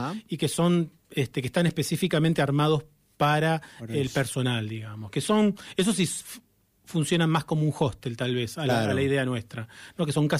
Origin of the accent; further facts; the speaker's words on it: Mar del Plata, Buenos Aires Province, Argentina; acá yo soy oriundo de Mar del Plata, acá trabajé en los mejores hoteles